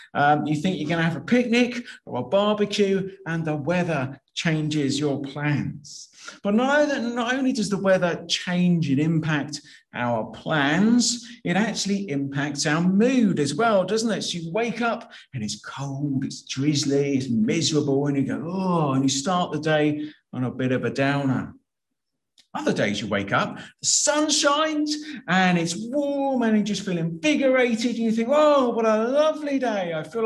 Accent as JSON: {"language": "English", "country": "United Kingdom", "said": "Well, as British people, we love to talk about the weather, don't we? It's our national pastime."}